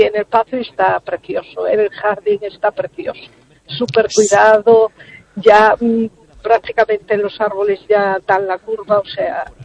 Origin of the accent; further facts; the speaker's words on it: A Coruña, Galicia, Spain; De Coruña.